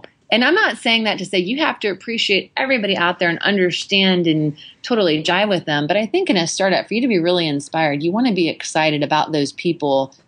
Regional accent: Canton, Ohio, United States; whether I'm in Australia or I'm in the UK or I'm here in Austin or even Canton, Ohio, my hometown.

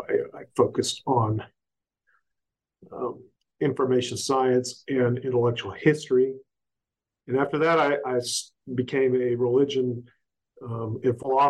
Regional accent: Augusta, Georgia, United States; also born or lived in Asheville / Knoxville; So I grew up in Georgia, in Augusta, Georgia. And then from there, I went to high school in Asheville, North Carolina.

